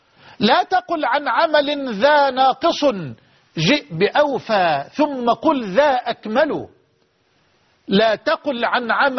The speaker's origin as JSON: {"language": "Arabic", "country": "Egypt", "said": "بلدنا مصر"}